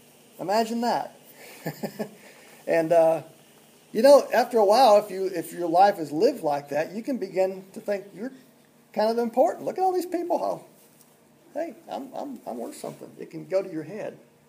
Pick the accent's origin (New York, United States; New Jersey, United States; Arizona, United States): Arizona, United States; I had an experience when I grew up in Arizona, and we moved to Conway, kind of a small community.